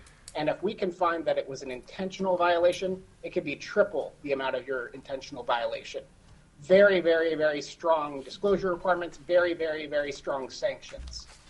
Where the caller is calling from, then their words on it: Anchorage, Alaska, United States; I am testifying here from Anchorage, where I think we're enjoying third winter, on behalf of Protect Alaska's Elections.